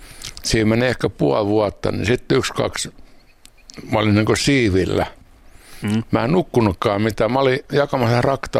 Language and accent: Finnish; Helsinki, Uusimaa, Finland; born there; mä oon syntynyt Helsingissä.